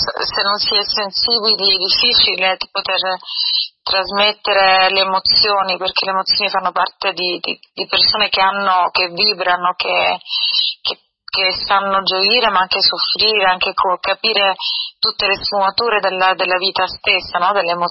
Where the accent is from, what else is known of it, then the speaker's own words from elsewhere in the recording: Sicily, Italy; Assolutamente sì, perché io sono proprio siciliana nell'anima, nel cuore, nel modo di essere